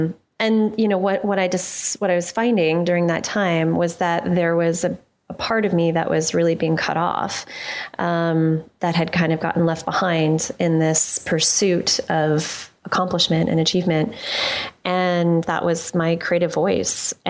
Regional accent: Connecticut, United States; how we both came from Connecticut, and, I grew up there just outside of New York, and I was in a fairly actually conservative environment there.

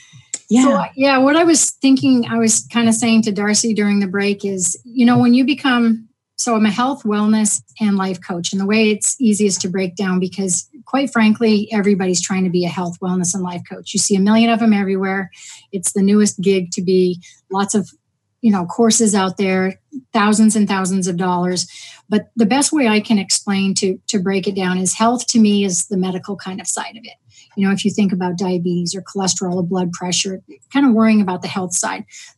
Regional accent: New Hampshire, United States; I'm from New Hampshire, northern New Hampshire.

